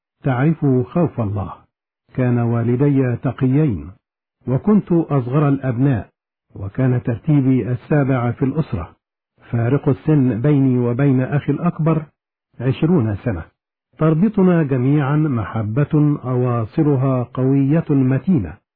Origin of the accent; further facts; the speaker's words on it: Sohag Governorate, Egypt; كنت أذهب مع والدي إلى الكنيسة بالقرية التي نشأت فيها بمحافظة سوهاج بمصر.